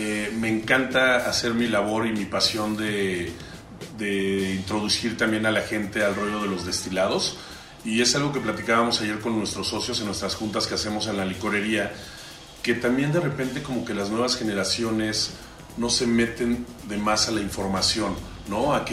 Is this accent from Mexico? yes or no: yes; Mexico City, Mexico; now in Cholula, Mexico; La mitad de mi vida he estado en la Ciudad de México, la otra mitad aquí en Cholula. Por eso me considero un chilango cholulteca y embajador cholulteca ya hoy en día, después de tener ya 25 años viviendo aquí en Cholula.